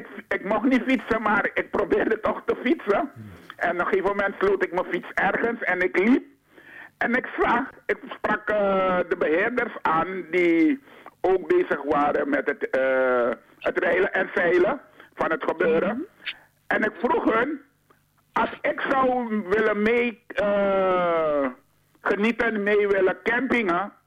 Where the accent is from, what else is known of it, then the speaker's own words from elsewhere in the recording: Amsterdam, North Holland, Netherlands; ik ben Noorderling, ik woon Amsterdam-Noord